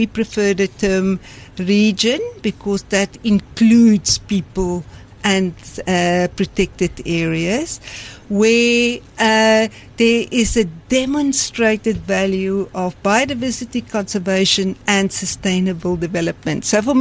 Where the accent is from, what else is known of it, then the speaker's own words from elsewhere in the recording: Messina, Limpopo, South Africa; was born and bred in Messina, of all places, many moons ago, and went to university and caught a love of my life.